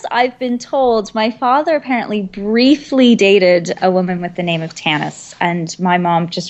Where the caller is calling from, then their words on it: Toronto, Ontario, Canada; I'm in Toronto, Ontario today.